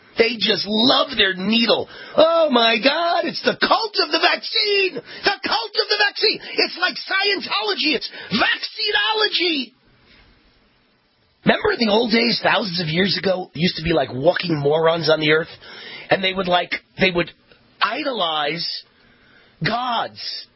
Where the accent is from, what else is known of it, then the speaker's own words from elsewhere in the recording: New York, United States; I grew up in New York. I went to Columbia University.